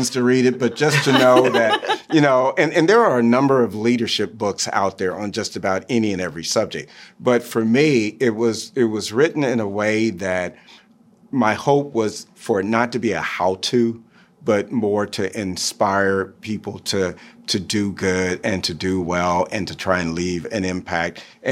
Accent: Texas, United States; You know, I was born and raised in Texas. I, you know, it's a birthright.

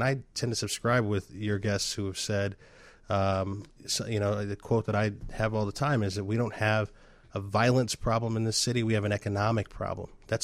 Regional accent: Chicago, Illinois, United States; Look, so I grew up in the Bronzeville area.

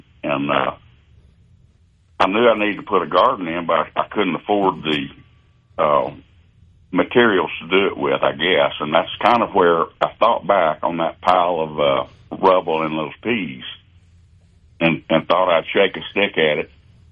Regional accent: Texas, United States; Well, I'll tell you, I grew up in East Texas

